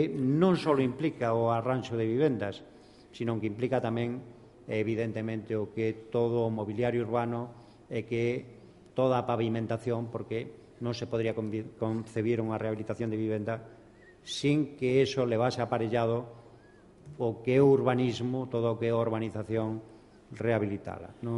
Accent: Lugo, Galicia, Spain; eu son de Lugo, e teño unha implicación especial

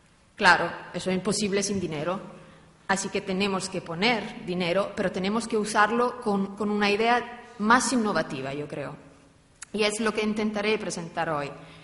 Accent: Italy; Spanish is a second language; Soy italiana. De hecho, esta es mi primera ponencia en español

